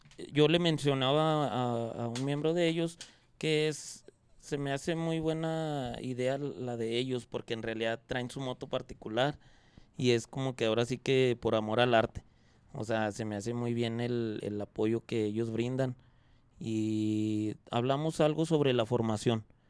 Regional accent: Ciudad Juárez, Chihuahua, Mexico; No, de aquí es Ciudad Juárez.

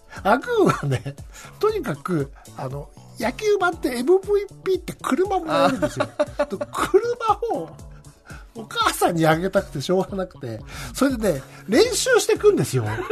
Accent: Tokyo, Japan; まあ、言ったら僕ら東京の人間からすると、

